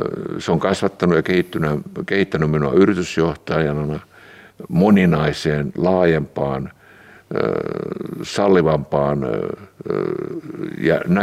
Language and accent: Finnish; Eastern Finland, Finland; Minä olen itäsuomalaisesta maalaiskodista kotoisin ja kyllä siellä maaseudulla, kun 50-luvun lapsia olen